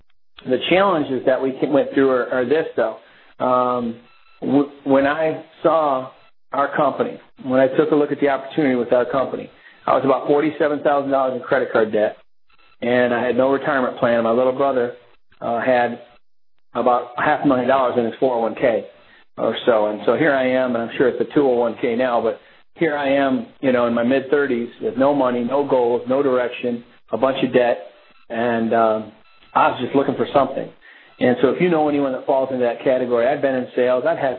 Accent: Flint, Michigan, United States; But I grew up in Flint, Michigan. I come from 10 kids.

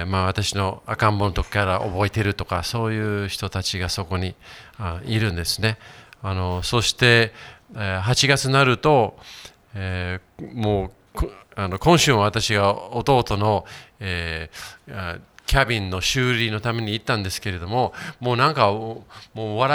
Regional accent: Yokohama, Kanagawa, Japan; 私もいつも横浜育ちで言うんですけれども、田舎町の経験もあるんですね。それはもう3歳の時から、長野の野尻湖っていうところに別荘借りてて

